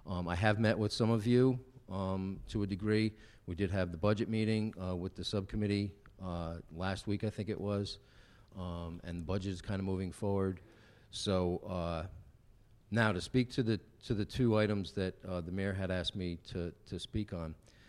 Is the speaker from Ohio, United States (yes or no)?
no; Waterford, Connecticut, United States; I was born and raised in Waterford, Connecticut.